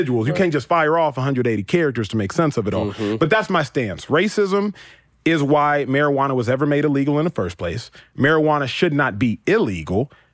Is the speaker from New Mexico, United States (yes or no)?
no; Texas, United States; I grew up in Texas. I drive through the back roads in Texas.